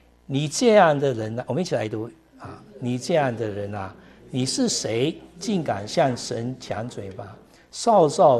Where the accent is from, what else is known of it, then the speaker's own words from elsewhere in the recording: China; 我们是中国人这里没有美国人吧